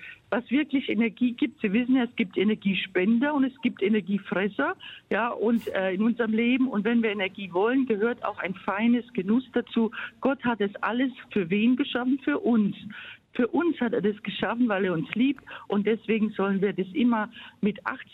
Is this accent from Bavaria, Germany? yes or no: yes; Bavaria, Germany; außer Sauerkraut natürlich bei uns in Franken und so weiter